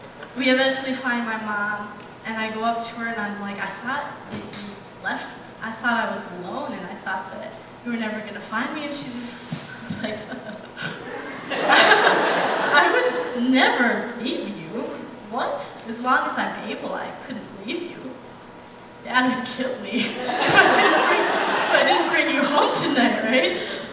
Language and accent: English; Minnesota, United States; Because I'm from Minnesota, and where I go to church at Pine Grove